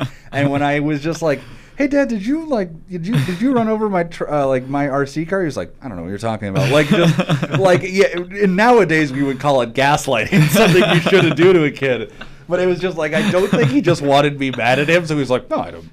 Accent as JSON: {"language": "English", "region": "Ontario", "country": "Canada", "tie": "born or raised there", "said": "when I grew up in Ontario, you never really had to drive too far if there was like a music festival going on"}